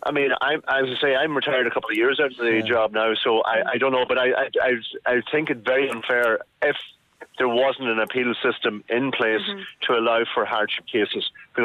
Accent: Ulster, Ireland; I'm from Donegal.

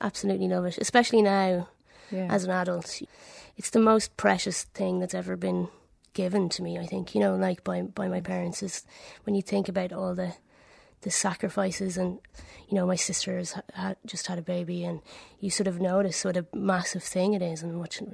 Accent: Dublin, Leinster, Ireland; I grew up in Rathfarnham.

